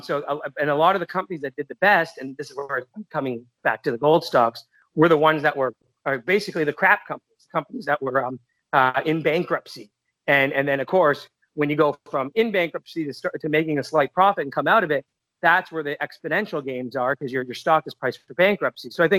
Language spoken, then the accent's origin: English; Canada; when I'm Canadian, and back in 1999, all Canadians owned